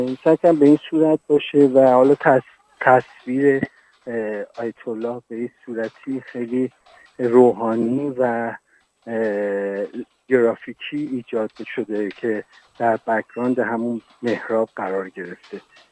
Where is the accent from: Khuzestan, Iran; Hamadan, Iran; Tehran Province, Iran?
Hamadan, Iran; به حال من چون همدانی هستم و از ابتدا یعنی از دوران کودکی با اسم ایشون آشنا بودم